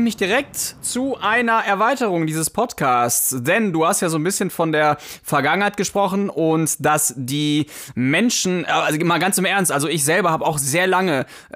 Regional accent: Poland; war ich auch auf vielen Bauernhöfen und auch da, wo ich herkomme, in Polen.

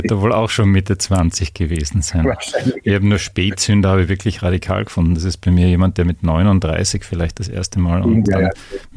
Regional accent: Burgenland, Austria; als Burgenländer ist es eigentlich eh logischer, als Bier zu trinken, muss man sagen.

